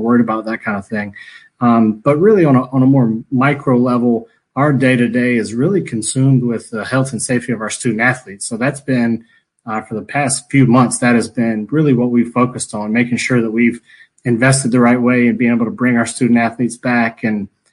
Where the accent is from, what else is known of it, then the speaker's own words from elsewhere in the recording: Greenville, North Carolina, United States; I was born and raised in Greenville, a lot of purple and gold in my life.